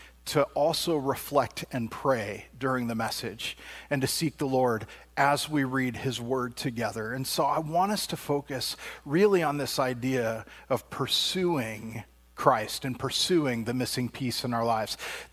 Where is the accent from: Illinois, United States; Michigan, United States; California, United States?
California, United States; Long Beach; Growing up in Long Beach, California, one of the things in the area where I lived is that there was a block where there were about five churches all stacked right next to each other.